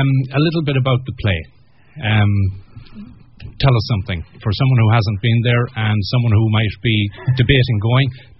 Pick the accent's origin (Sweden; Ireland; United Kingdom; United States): Ireland; given that certainly as somebody Irish in the audience, I could relate 100% to everything on the stage